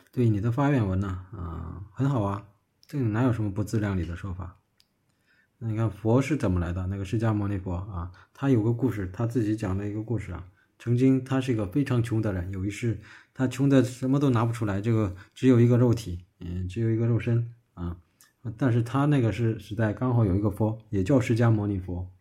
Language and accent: Chinese; Northeast China, China; 我是东北人啊，这个也没什么因缘吧啊